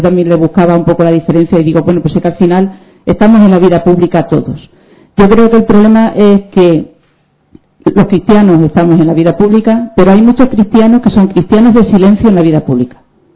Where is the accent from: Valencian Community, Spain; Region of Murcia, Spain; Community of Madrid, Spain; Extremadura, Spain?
Extremadura, Spain; Cáceres; de Cáceres.